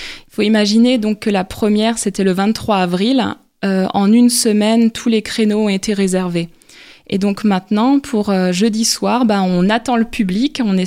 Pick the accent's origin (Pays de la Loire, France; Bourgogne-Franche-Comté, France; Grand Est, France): Grand Est, France; Sélestat; born there; je suis née à Célestat. Je vais fêter mes 30 ans cette année.